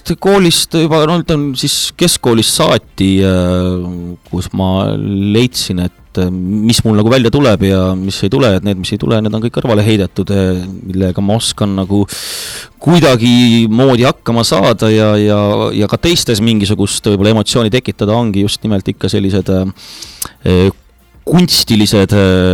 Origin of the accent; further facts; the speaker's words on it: Viljandi, Viljandi County, Estonia; now in Pärnu, Estonia; Aga päritolult olen mulk ja sisse rännanu siia Pärnusse kilulinna. Aga juba tegelikult 97. aastast, nii et ma olen nüüdsest jõudnud punkti, kus ma olen Pärnus kauem elanud, kui ma elasin oma sünnilinnas Viljandis.